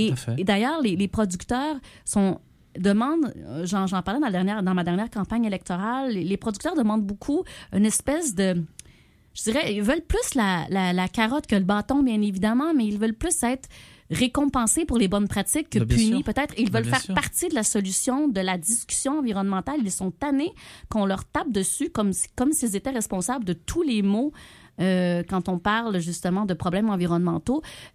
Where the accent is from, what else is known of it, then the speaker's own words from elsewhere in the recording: Brigham, Quebec, Canada; born there; c'est vrai que je me décris du milieu rural. Je suis née à Brigham, un petit village, avec des chevaux.